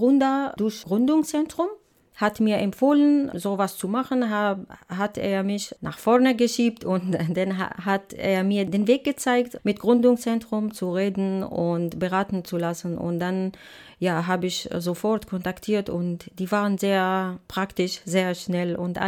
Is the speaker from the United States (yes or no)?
no; Syria; German is a second language; now in Frankfurt (Oder), Germany; ich komme aus Syrien. Also 2015 war das mit dem, wie gesagt, Schlauchboot nach Deutschland. Und ich bin hier in der Frankfurt-Oder